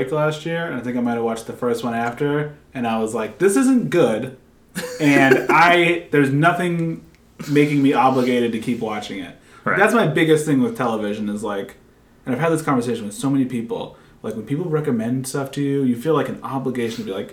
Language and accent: English; Quincy, Massachusetts, United States; Created in Quincy, Massachusetts, and was originally sold through New England Comics, which is my hometown comic book shop.